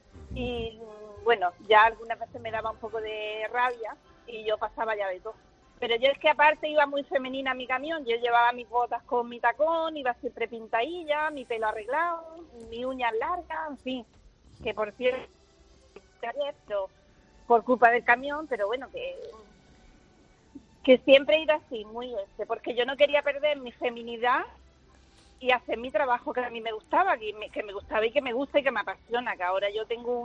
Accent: Almería, Andalusia, Spain; que yo soy de aquí de Almería

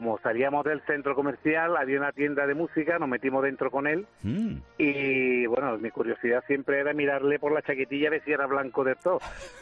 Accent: Jerez, Andalusia, Spain; moved away; also born or lived in Zaragoza; Entonces yo vivía en Zaragoza, pues yo soy de Jerez, pero vivía en Zaragoza y trabajaba en lo que era Continente.

